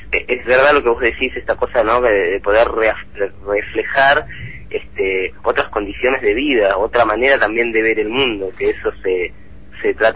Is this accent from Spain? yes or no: no; Tres Lagos, Santa Cruz, Argentina; Nos criamos ahí en Tres Lagos, cuando Tres Lagos tenía 150 habitantes, no había luz eléctrica